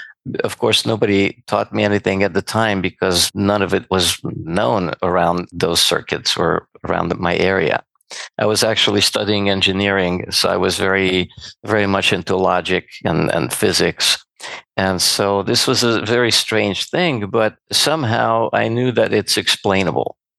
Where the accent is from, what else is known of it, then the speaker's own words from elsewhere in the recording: Serbia; English is a second language; I was born and raised in Yugoslavia in a Hungarian family, educated parents